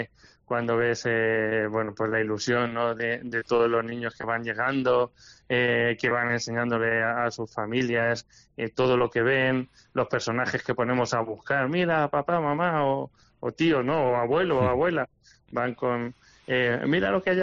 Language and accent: Spanish; Albacete, Castilla-La Mancha, Spain; todos somos de Albacete, ¿no? O sea, de la ciudad de Albacete, estamos aquí en el Belén.